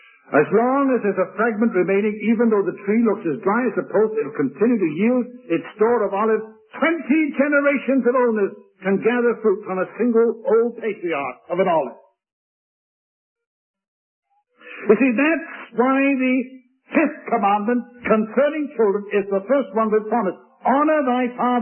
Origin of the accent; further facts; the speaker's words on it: United Kingdom; When I was a boy growing up in Britain